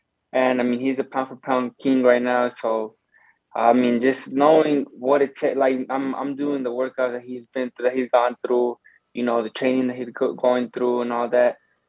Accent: Arizona, United States; But, you know, we're from Arizona, so this is all new to us.

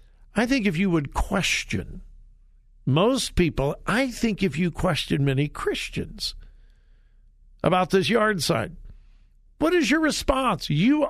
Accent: Westerville, Ohio, United States; Driving around my hometown of Westerville this morning

